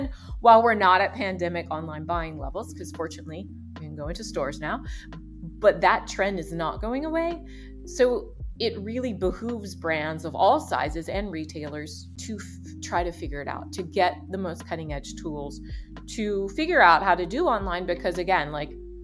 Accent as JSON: {"language": "English", "region": "the South", "country": "United States", "said": "Or I'm from the South, so we would say jump in whole hog, right?"}